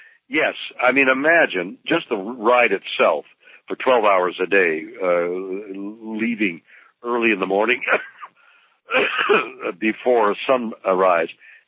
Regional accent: Canada; now in United States; I came from Canada, and I was too young to go to the Second World War, and by the time I came down here, too old to go to Vietnam.

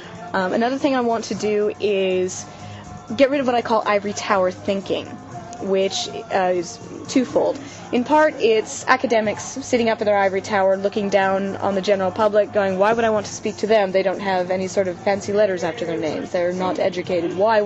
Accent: United States; I come from the United States. Sorry about all the global crises, by the way. That's totally our bad. Anyway, I come from the States where science fiction generally is marginalized.

